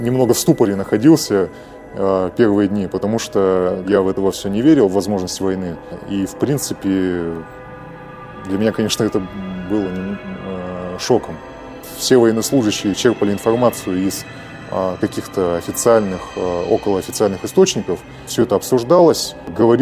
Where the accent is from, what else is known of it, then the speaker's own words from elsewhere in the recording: Tyumen, Tyumen Oblast, Russia; я родом из Тюмени, я проходил службу в Бурятии.